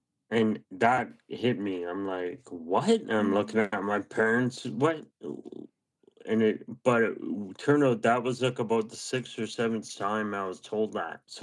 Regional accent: Canada; Of course, I'm Canadian, so you kind of have to be an ice hockey player.

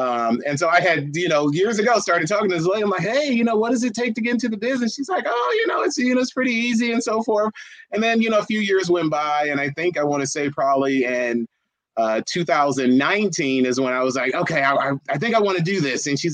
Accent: California, United States; now in Stockton, United States; So a little bit about me. I am from the Bay Area. My wife, Angela, and I moved here in the late 90s. Set roots here in Stockton.

